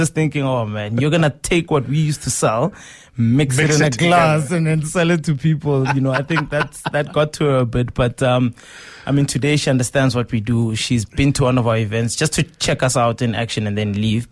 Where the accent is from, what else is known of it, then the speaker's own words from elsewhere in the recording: Pretoria, Gauteng, South Africa; born and bred in Mamelodi in Pretoria.